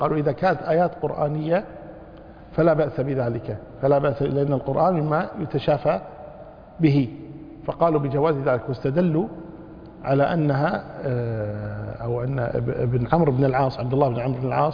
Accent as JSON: {"language": "Arabic", "country": "Kuwait", "said": "كان عندنا في الكويت قديما"}